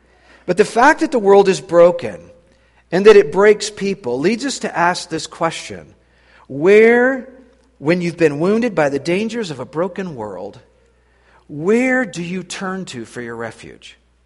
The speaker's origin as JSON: {"language": "English", "town": "Boise", "region": "Idaho", "country": "United States", "tie": "born or raised there", "said": "I was raised in Boise, Idaho, where there were maybe three or four black people that I met my whole growing up."}